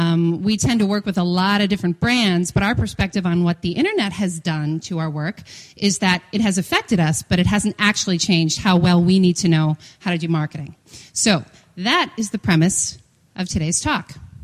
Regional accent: Milwaukee, Wisconsin, United States; Anyway, so I'm from Milwaukee, Wisconsin.

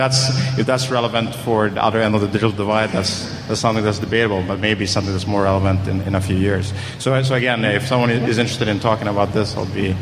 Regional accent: Sweden; English is a second language; I'm from Sweden.

